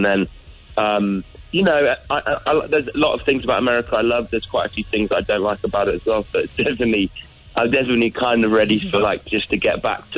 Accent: Oxford, South East England, United Kingdom; we grew up in Oxford together

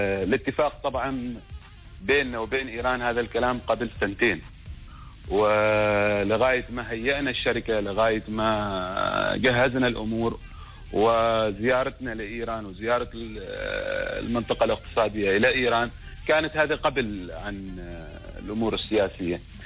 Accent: Oman

